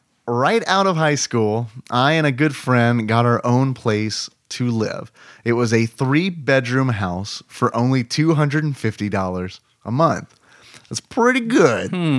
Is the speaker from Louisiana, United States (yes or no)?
yes; Louisiana, United States; I am actually from Louisiana. Originally, I am super familiar with these chips.